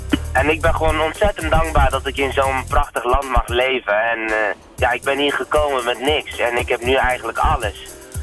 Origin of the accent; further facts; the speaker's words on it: Somalia; Waar ik vandaan kom, dat is Somalië.